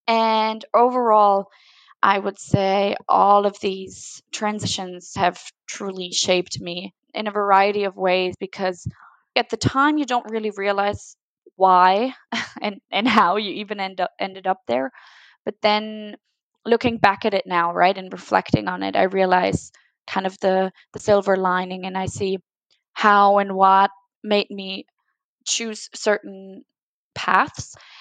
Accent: Rhineland-Palatinate, Germany; I grew up in Germany. Actually, I grew up in the southern part of Germany along the German Wine Street, which is very beautiful, but also somewhat rural. So I'm kind of a country girl.

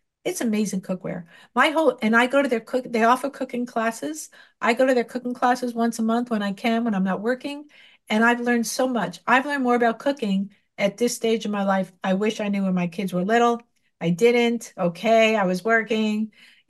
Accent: New York City, New York, United States; I'm from the Lower East Side, New York City, folks.

